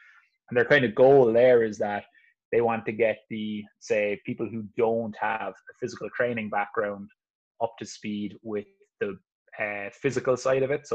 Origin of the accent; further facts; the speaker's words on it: Ireland; moved away as an adult; now in United States; I grew up in Ireland. I only moved to the US 3 years ago.